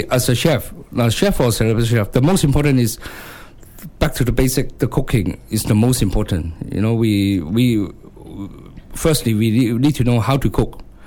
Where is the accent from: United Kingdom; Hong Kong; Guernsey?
Hong Kong; English is a second language; Okay, I'm from Hong Kong, local Hong Kong Chinese.